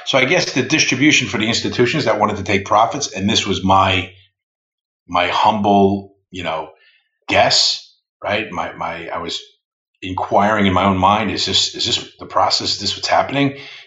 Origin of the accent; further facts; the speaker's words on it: Bronx, New York, United States; I'm originally from the Bronx, New York. My mom still lives there. I was either going to Fordham University or Manhattan College.